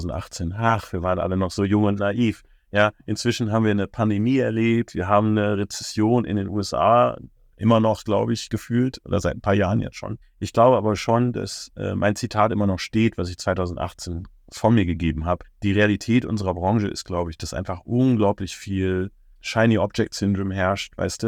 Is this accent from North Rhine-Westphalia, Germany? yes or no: yes; Duisburg, North Rhine-Westphalia, Germany; born there; Also, ich bin in Duisburg im Ruhrgebiet geboren, habe mit 11 meinen ersten PC bekommen